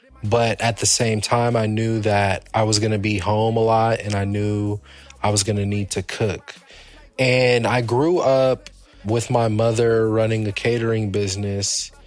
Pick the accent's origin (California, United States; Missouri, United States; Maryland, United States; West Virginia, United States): California, United States; Los Angeles; I come from the Leimert Park, Baldwin Hills community of Los Angeles. We're a predominantly African-American community.